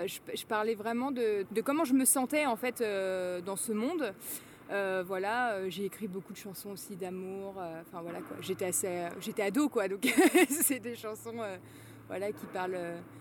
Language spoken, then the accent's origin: French; Nantes, Pays de la Loire, France; Et donc, vu que je suis nantais, je trouve ça assez cool.